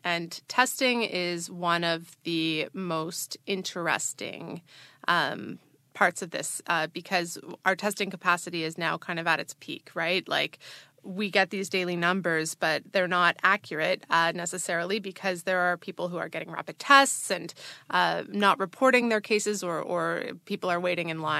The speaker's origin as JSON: {"language": "English", "region": "Prince Edward Island", "country": "Canada", "said": "I actually happen to be from the eastern part. So I'm from Prince Edward Island, which is like 4 hours away from Halifax."}